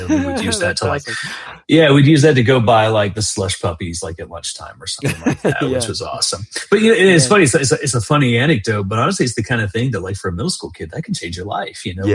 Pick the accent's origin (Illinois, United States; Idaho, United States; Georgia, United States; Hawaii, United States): Georgia, United States; Atlanta; So I'm born and raised in Atlanta. So my whole life I've been in Atlanta. Kind of grew up on the South Side.